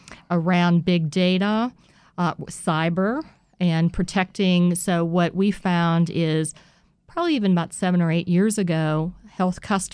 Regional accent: Pittsburgh, Pennsylvania, United States; So I was born and raised in Pittsburgh.

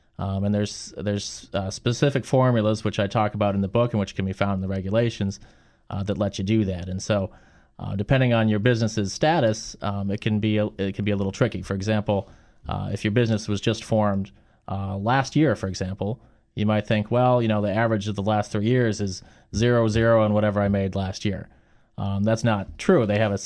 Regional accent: North Dakota, United States; also born or lived in Illinois / North Carolina / Washington, D.C.; I grew up, like I said, I'm a Midwesterner, born in Illinois and raised up in the cold tundra of North Dakota.

